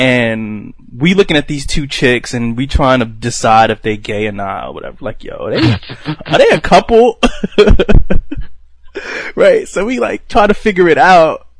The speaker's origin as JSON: {"language": "English", "town": "Brooklyn", "region": "New York", "country": "United States", "said": "And I was like, yo, I'm from Brooklyn."}